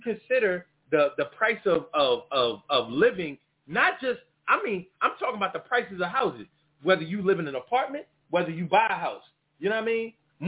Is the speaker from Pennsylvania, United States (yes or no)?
yes; Philadelphia, Pennsylvania, United States; So, and growing up in Philly, you're not used to high rent.